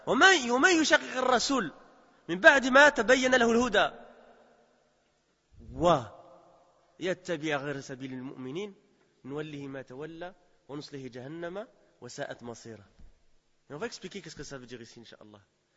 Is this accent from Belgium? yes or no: yes; Belgium; parce que j'ai grandi en Belgique, je suis né en Belgique, j'ai passé plus de 30 ans en Belgique, hein.